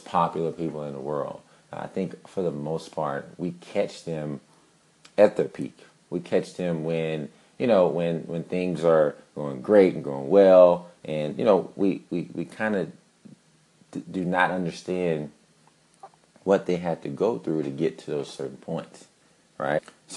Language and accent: English; Dallas, Texas, United States; also born or lived in New York; I'm from Dallas, Texas. I'm born and raised in Dallas, Texas. I spent 4 years in New York for college